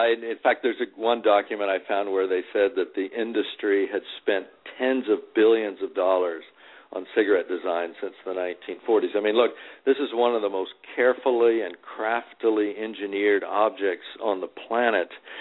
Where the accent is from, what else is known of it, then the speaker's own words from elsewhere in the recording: Texas, United States; I'm from Texas. My grandfather was in the Ku Klux Klan.